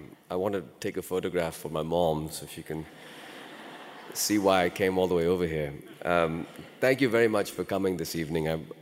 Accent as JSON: {"language": "English", "town": "Lahore", "region": "Punjab", "country": "Pakistan", "tie": "born there", "first_language": "Urdu/Punjabi", "said": "I was born in Lahore, Pakistan in 1971, and I was a fluent speaker of Urdu and Punjabi by the time I was 3 years old, actually 1 year old."}